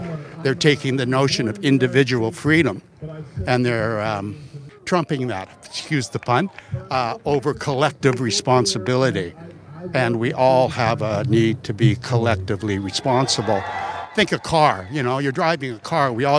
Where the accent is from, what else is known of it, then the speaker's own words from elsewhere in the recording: Canada; I'm a Canadian, and, you know, it takes a lot to get us angry.